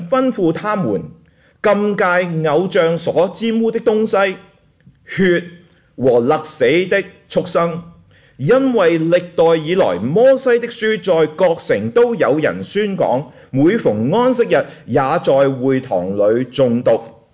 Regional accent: Hong Kong; 我記得我小時候在香港長大，在教會裡面都有人跟我說

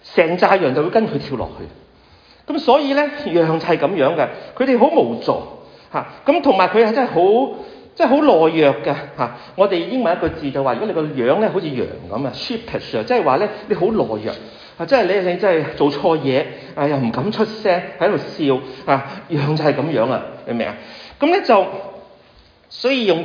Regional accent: China

